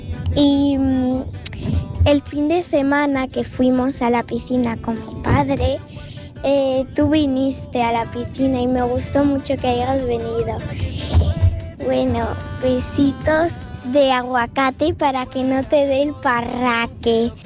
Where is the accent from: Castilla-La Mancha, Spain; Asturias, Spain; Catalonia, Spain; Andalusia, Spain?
Catalonia, Spain; Montgat; Hola, Robert … de Montgat